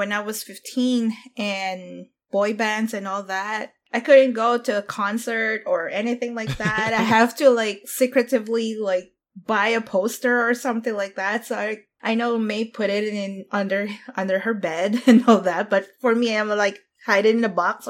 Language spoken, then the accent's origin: English; Philippines; I'm Asian. So born and raised in the Philippines.